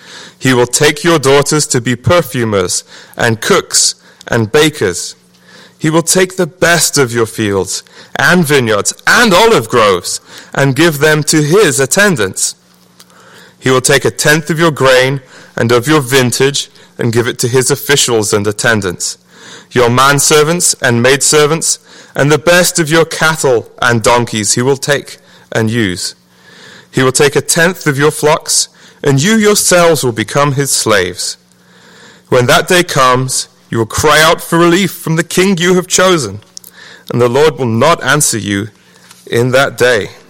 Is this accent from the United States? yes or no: no; England, United Kingdom; So I guess you could say that I was born a reactionary, which is another way of saying being English.